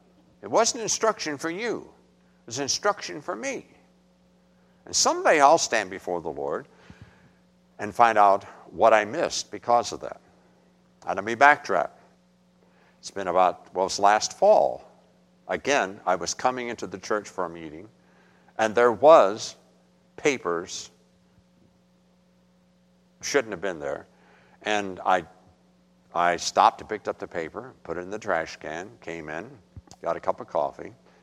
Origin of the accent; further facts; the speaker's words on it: West Virginia, United States; trust me, I'm from West Virginia.